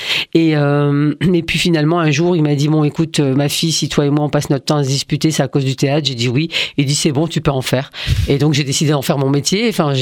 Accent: France; born there; Je suis née en France

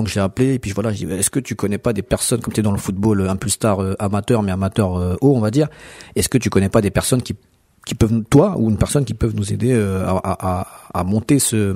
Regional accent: Villiers-le-Bel, Île-de-France, France; Oui, je suis de Villiers-le-Bel, oui.

